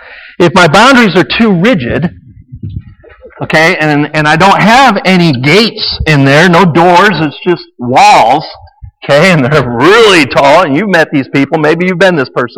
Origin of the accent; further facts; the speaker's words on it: United States; It's an obligation. I'm an American, for crying out loud. I got to eat it.